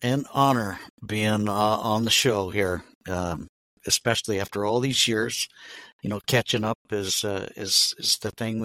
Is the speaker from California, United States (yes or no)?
yes; San Diego, California, United States; So I was raised in San Diego, actually specifically Linda Vista, which is pretty much central San Diego.